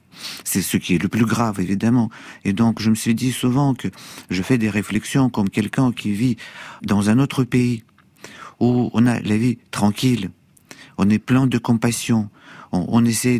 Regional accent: Kharkiv, Kharkiv Oblast, Ukraine; Moi, je suis né là-bas. Et donc, j'ai fait mes études là-bas aussi, à l'école et tout.

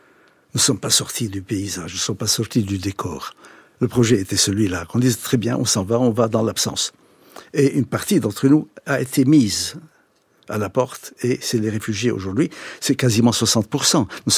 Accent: Haifa, Haifa District, Israel; un Palestinien, qui vit dans ma ville natale, à Haïfa

